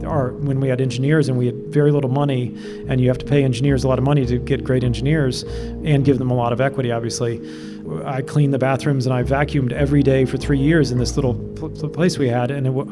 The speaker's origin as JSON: {"language": "English", "town": "Key Largo", "region": "Florida", "country": "United States", "said": "I mean, I was a nobody from Key Largo, and here are named venture capitalists."}